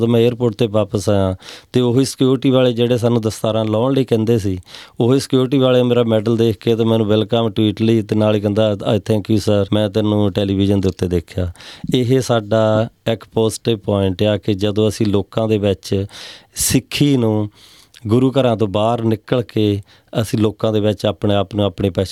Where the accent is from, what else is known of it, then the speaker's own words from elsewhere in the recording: Hardoprala, Punjab, India; ਮੇਰਾ ਡਿਸਟ੍ਰਿਕਟ ਜਲੰਧਰ, ਪਿੰਡ ਹਰਦੋਪਰਾਲਾ, ਪੰਜਾਬ।